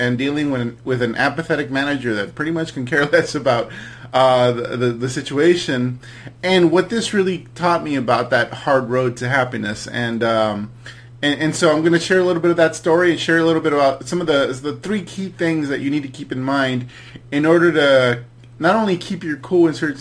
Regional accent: California, United States; He's actually from near my hometown. So he's from Southgate, California, which is near where I grew up.

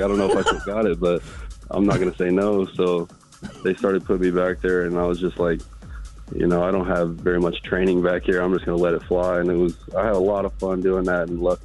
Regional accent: Austin, Texas, United States; I grew up in the Austin area. I've been a Texas fan my whole life

